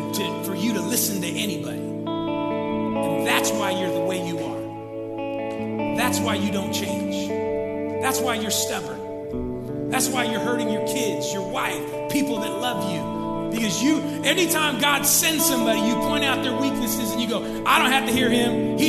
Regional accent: Sacramento, California, United States; I was from South Sac

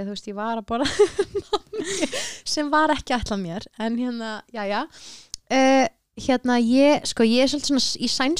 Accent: Akureyri, Northeastern Region, Iceland; ég er frá Akureyri

